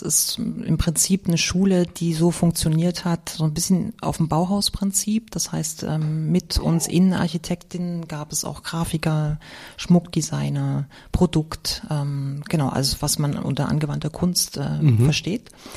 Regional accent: Leipzig, Saxony, Germany; Tatsächlich bin ich in Leipzig aufgewachsen, also ich komme aus Leipzig-Grünau, also den Leipzigern ist es ein Begriff, das ist so ein klassisches Plattenbaugebiet, wie man es im Osten findet, ne?

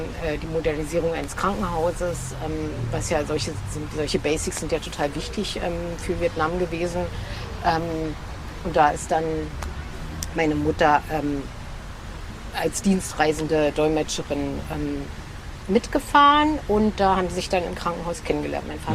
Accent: East Germany, Germany; born there; Also DDR ist einfach das Land, in dem ich geboren bin. Ich bin auch noch im Jahr des Mauerbaus geboren, 1961.

